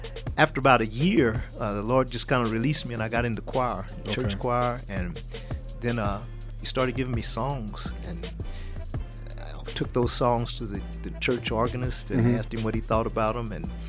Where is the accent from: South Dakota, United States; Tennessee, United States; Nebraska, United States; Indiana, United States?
Indiana, United States; Indianapolis; I'm from Indianapolis, Indiana. I got saved while I was in dental school.